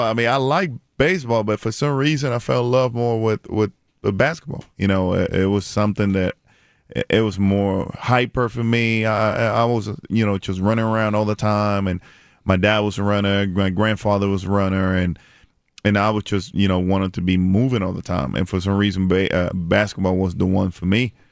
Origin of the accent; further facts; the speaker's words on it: Puerto Rico; Born and raised in Puerto Rico, you know, growing up in baseball country